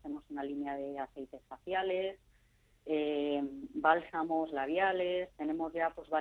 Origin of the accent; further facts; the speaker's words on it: Perales de Tajuña, Community of Madrid, Spain; para mí es, además de la posibilidad, pues el orgullo de poder hacer cosas en mi pueblo con ingredientes de mi pueblo.